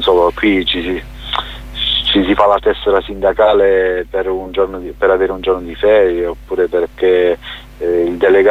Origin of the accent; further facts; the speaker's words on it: Basilicata, Italy; il mio paese nativo è uno di quei paesi colpiti dall'estrazione petrolifera, e in Basilicata ci sono state diverse manifestazioni